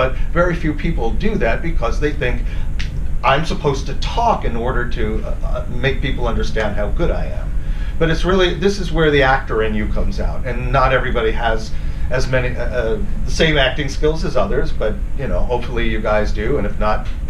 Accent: Los Angeles, California, United States; my own American, I'm from Los Angeles, so my Los Angeles-based agent

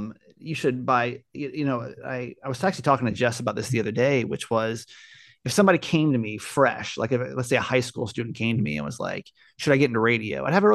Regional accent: Georgia, United States; I grew up in Georgia, went to Georgia Southern. I got my first job in Savannah, Georgia at Kiss FM in Savannah for iHeart.

